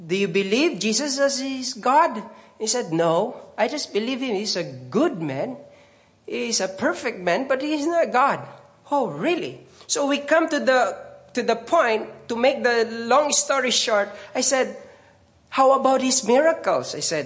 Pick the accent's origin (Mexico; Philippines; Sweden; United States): Philippines; I said, I am from the Philippines.